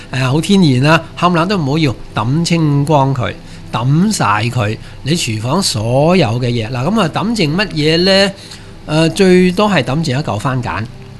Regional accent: Hong Kong; 咁呢三样嘢呢真係我哋香港人好落后好落后吓

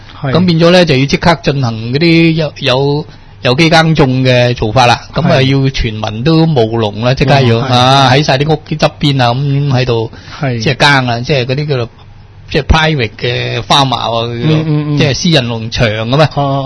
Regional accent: Hong Kong; 即係我哋香港人都係啦，唔用膠袋咁

